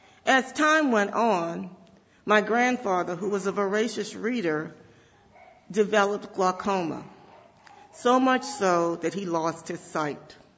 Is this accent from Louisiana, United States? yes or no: yes; New Orleans, Louisiana, United States; For those of you who don't know, I am from New Orleans, Louisiana, and I'm proud to call it home.